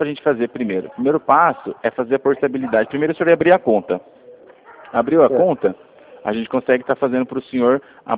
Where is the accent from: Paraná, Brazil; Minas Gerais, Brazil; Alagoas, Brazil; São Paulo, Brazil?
São Paulo, Brazil; Rio Claro; na verdade eu sou de Rio Claro, tá?